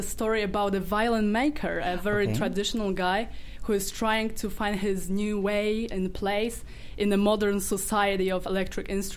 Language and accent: English; Poznań, Greater Poland, Poland; English is a second language; moved away; I come originally from Poland, as everybody, from Poznań. And I've been here for 4 years.